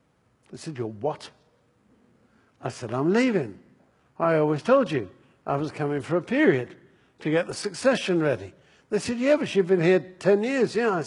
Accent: England, United Kingdom; accent: English; now in New England, United States; You will have gathered from the accent that I'm English. And as an old Englander in New England

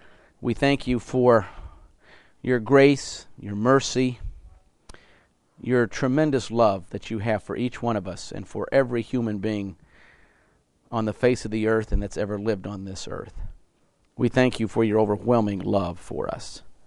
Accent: Iowa, United States; Now, I'm from Iowa. I grew up working on farms. I know what a manger is.

